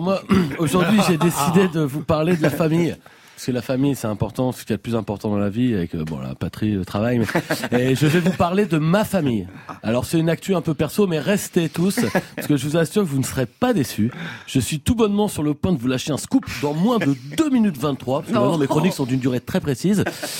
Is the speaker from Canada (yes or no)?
no; France; on est français de souche